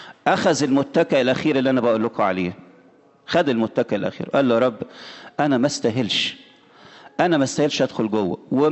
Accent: Egypt; في مصر عندنا واحد عملها وعاملين له دير حلو قوي اسمه سمعان الايه الخراز

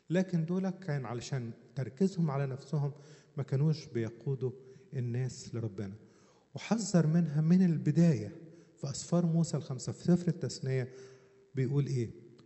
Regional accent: Asyut, Asyut Governorate, Egypt; يعني أنا شاهد عيان لكذا حاجة تحصل عندنا في أسيوط

